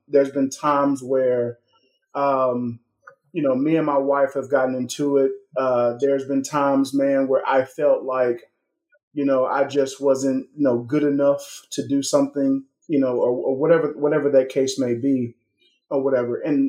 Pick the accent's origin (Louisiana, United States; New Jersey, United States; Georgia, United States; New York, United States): Georgia, United States; Macon; I'm originally from Macon, Georgia. It's about an hour south of Atlanta.